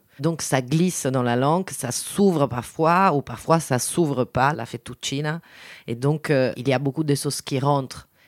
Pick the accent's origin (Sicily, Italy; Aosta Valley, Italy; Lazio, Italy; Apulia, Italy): Lazio, Italy; Rome; French is a second language; Mais même, je suis romaine de Rome.